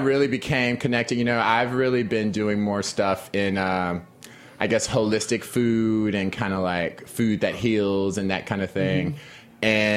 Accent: Fort Worth, Texas, United States; born there; I was born in Funky Town, Texas.

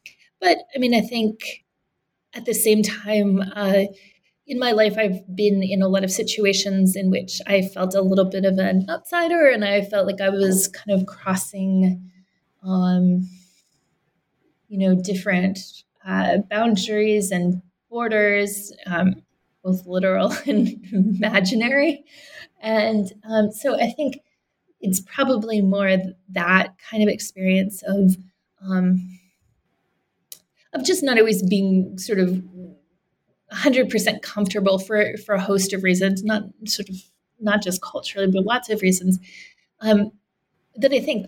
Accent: Canada; I grew up in Canada, I studied abroad.

